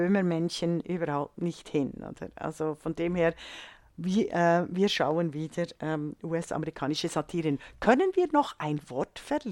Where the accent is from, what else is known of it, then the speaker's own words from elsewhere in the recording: Switzerland; now in Germany; als Schweizerin und jetzt deutsche Staatsbürgerin